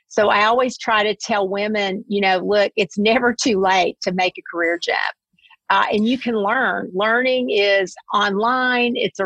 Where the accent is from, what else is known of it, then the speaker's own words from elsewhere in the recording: Nancy, Kentucky, United States; I am from Kentucky, a small town called Nancy, Kentucky. It's a beautiful place in the bluegrass.